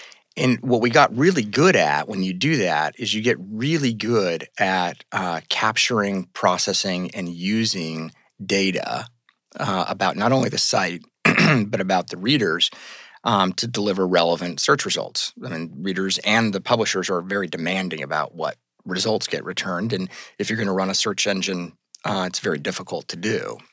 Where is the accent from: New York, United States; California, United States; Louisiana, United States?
California, United States; I grew up in the Bay Area.